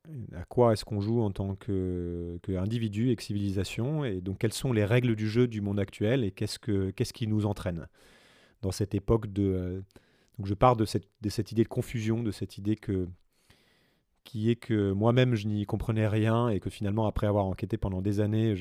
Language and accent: French; Île-de-France, France; born there; Alors je suis né en France, en région parisienne, voilà, dans une famille classe moyenne tout à fait normale. Père cadre, mère institutrice